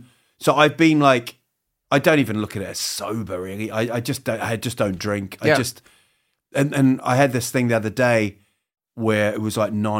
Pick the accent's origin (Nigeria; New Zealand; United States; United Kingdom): New Zealand; Also, I grew up in New Zealand, so we had family in the UK because my parents are English and Irish and that.